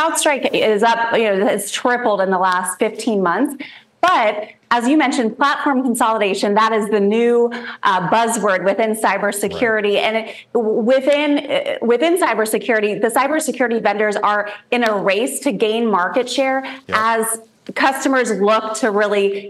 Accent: Indiana, United States; So, Frank, I'm born and raised in Indiana, went to Indiana University, so I am a Hoosier at heart.

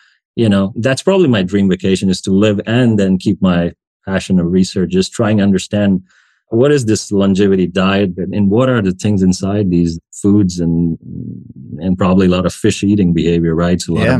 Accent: India; That's part of, I guess, my growing up in India kind of culture

